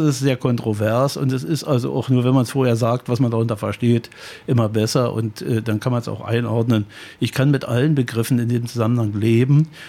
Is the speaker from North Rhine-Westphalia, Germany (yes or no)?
no; Berlin, Germany; bin ja eigentlich Berliner aus dem Prenzlauer Berg, bin da geboren, aufgewachsen